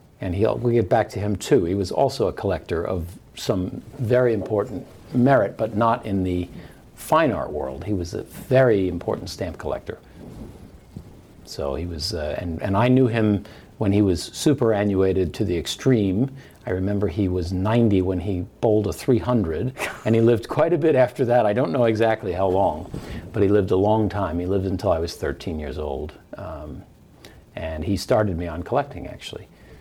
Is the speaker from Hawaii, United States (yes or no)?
no; Martha's Vineyard, Massachusetts, United States; also born or lived in Rockville Centre, New York / Brooklyn Heights, New York; So I was born in 1966 in Rockville Center, New York. My youth was split between Brooklyn Heights, Massapequa, Long Island, and Martha's Vineyard, with probably more time on Martha's Vineyard than anywhere else, where my aunt lived, my great aunt actually.